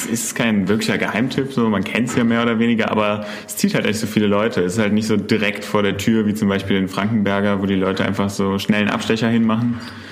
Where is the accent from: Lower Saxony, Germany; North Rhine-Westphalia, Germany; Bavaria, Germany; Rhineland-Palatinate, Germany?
North Rhine-Westphalia, Germany; Aachen; Ja, wir sind beide in Aachen geboren. Ich bin auch in Aachen groß geworden